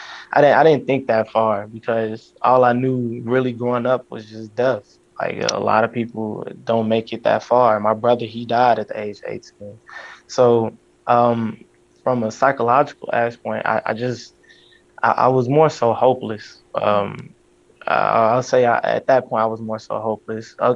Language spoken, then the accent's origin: English; Roseland, Illinois, United States; And growing up in Roseland, you know, you just had to be on your attention.